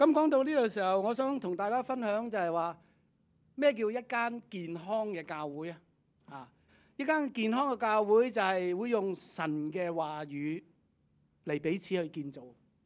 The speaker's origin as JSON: {"language": "Chinese", "country": "Hong Kong", "second_language": "Chinese", "said": "我们香港人比较接受，即是教育多很多的"}